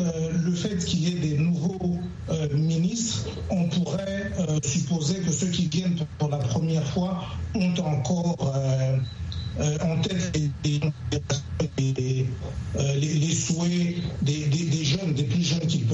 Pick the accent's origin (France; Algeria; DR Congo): DR Congo; Chez nous, en RDC